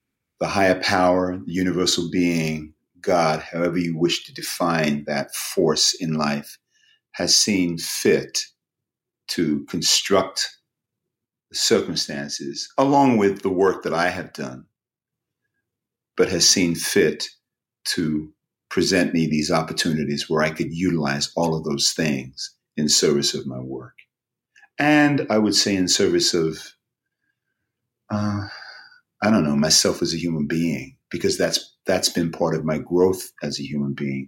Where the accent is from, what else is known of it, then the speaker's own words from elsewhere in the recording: Lewisham, London, United Kingdom; It's a wonderful thing that I don't necessarily sound like I am from Lewisham, but it's also a wonderful thing that I could sound